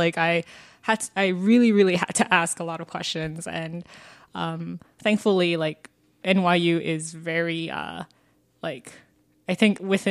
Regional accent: Georgia, United States; So, I mean, like for me, I guess I'm from Georgia, and even though I'm from Fulton County, like which is like the same county as Atlanta, pretty much.

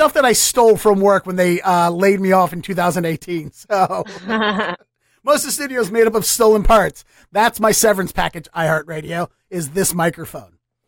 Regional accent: Baltimore, Maryland, United States; To me, they're all the same because I grew up in Baltimore and I went to school in a college in MoCo and I worked in D.C.

